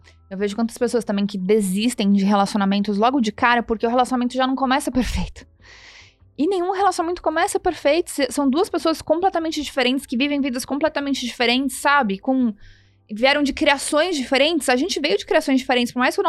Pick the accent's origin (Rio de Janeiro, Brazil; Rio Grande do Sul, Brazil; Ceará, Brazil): Rio de Janeiro, Brazil; Santo Eduardo; Eu vim lá de Santo Eduardo, tenho direito de falar isso.